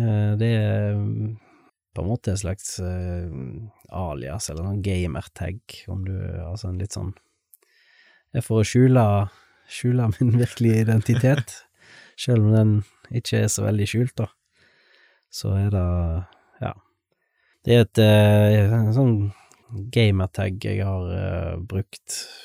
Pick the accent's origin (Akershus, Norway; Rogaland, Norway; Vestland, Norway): Vestland, Norway; Stord; så var jo han interessert i denne, ja, den grunge-vokalisten fra Stord.